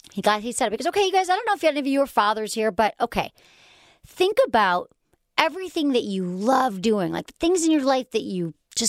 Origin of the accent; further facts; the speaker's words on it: Michigan, United States; accent: Michigan; Oh, this is my Michigan accent comes out.